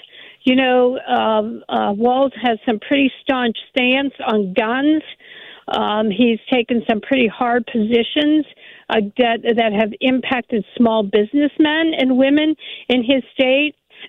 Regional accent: Pennsylvania, United States; It's in my home state of Philadelphia

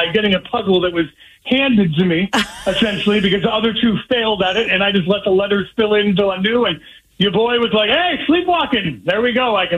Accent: Massachusetts, United States; So I won't even lie, I'm from Massachusetts

